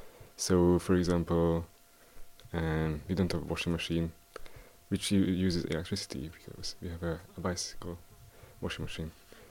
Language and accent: English; Hungary; English is a second language; moved away as an adult; also born or lived in London, United Kingdom; I'm from Hungary, but I used to live in London for like 5 years before I came here. And I came here in March, a few months